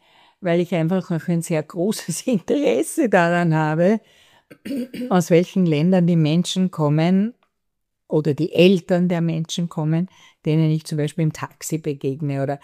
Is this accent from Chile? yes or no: no; Austria; born there; ich bin von mir aus in Österreich geboren